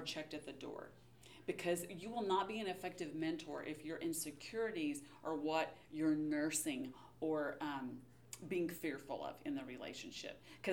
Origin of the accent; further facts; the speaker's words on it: Texas, United States; I grew up in Texas. That's just what we called our grandmas there.